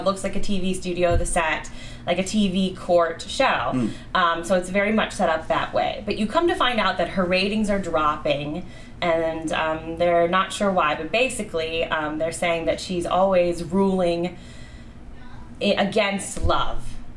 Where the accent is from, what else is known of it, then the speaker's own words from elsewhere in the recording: Pittsburgh, Pennsylvania, United States; I am. Okay. I'm originally from the South Hills.